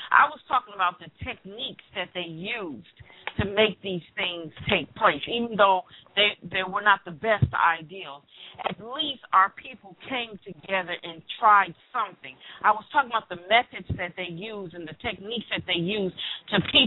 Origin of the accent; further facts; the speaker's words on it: United States; And us as American, we always want to learn stuff.